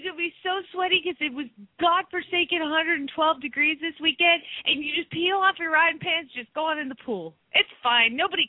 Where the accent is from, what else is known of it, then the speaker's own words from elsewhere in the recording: Phoenix, Arizona, United States; from Phoenix, Arizona